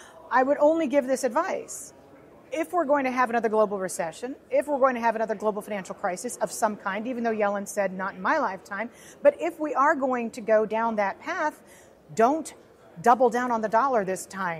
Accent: United States; And I'm an American. I kind of like the greenback.

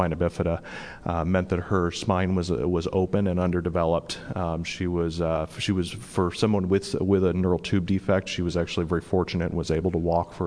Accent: Rhode Island, United States; also born or lived in Massachusetts; And so I was born in Massachusetts, lived in Rhode Island when I was a kid

